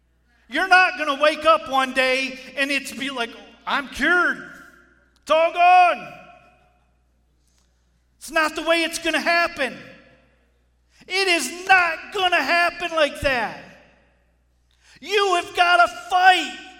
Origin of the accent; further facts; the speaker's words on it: Bad Axe, Michigan, United States; I grew up in the Bad Axe area, and then after I got married, my wife was from Marysville, and we eventually made our way this way.